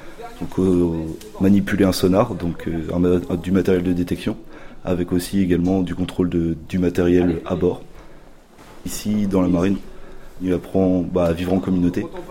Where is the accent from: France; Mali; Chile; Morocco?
France; Brittany; j'étais vraiment heureux en sachant que je suis breton de base.